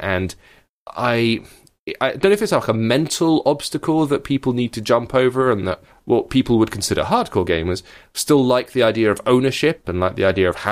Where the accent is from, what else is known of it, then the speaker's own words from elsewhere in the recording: United Kingdom; because we're British, our bodies are unaccustomed to that big glowy thing in the sky.